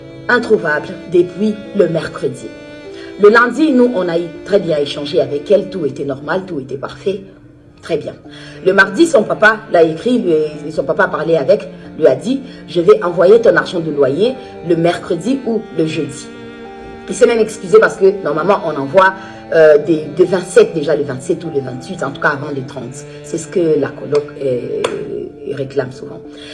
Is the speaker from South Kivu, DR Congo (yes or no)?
no; Kinshasa, DR Congo; je suis congolaise d'origine vivant à Kinshasa.